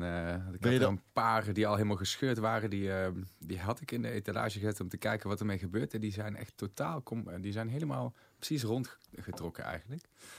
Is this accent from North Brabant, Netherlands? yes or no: yes; Deurne, North Brabant, Netherlands; Nee, ik kom oorspronkelijk uit Deurne. Ja, bij Eindhoven in de buurt.